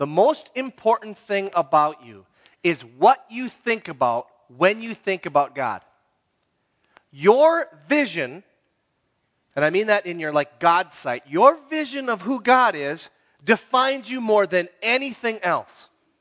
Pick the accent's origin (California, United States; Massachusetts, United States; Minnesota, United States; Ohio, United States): Minnesota, United States; I'm from the Iron Range.